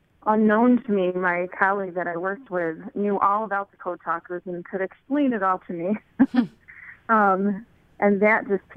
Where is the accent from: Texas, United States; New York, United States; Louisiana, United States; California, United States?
New York, United States; Rochester; I didn't personally live on the reservation. I grew up in Rochester, New York.